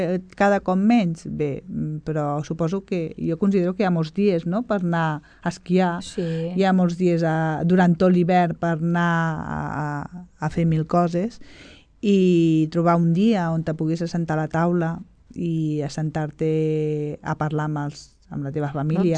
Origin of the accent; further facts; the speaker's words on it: Sabadell, Catalonia, Spain; quan era més petita i era a Sabadell, anàvem a veure els pastorets a Sabadell